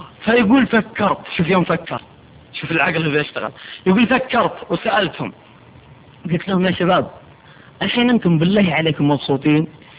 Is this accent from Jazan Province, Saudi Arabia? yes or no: no; Riyadh, Riyadh Province, Saudi Arabia; عندنا في الرياض